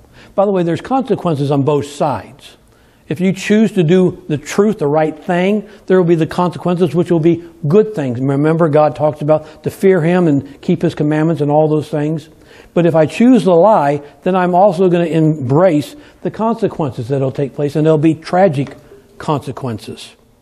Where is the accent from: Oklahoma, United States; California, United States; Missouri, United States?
California, United States; Well, that's how we were growing up in California, believe it or not. And I'm talking about before all the junk that's happening. I loved my place where I grew up. So when I moved to Kansas, it was only because I was forced to.